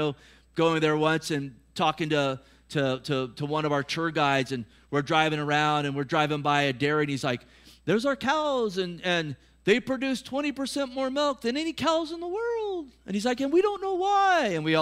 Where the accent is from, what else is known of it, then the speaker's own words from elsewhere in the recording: California, United States; born there; I love California. I was born in California. I pray for California. I don't plan on leaving California until the Lord raptures me or if he tells me, hey, go somewhere else.